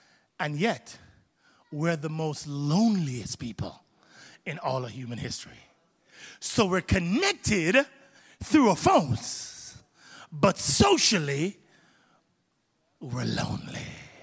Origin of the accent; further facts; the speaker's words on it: Jamaica; moved away as an adult; I grew up in Jamaica until I was 21 years old. And in Jamaica, where I grew up, my community is the closest to the airport